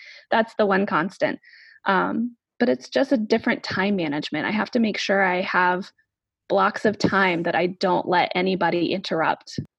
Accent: Kansas City, Missouri, United States; also born or lived in Chicago, United States; I am a speech pathologist. I grew up in Kansas City, Missouri, and then I went to school at Missouri State, which is in Springfield, Missouri

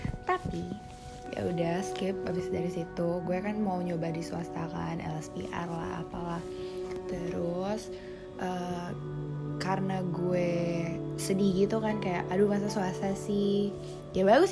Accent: Jakarta, Indonesia; Karena gue orang Jakarta, coy, siapa yang berpikir untuk kuliah di luar Jawa?

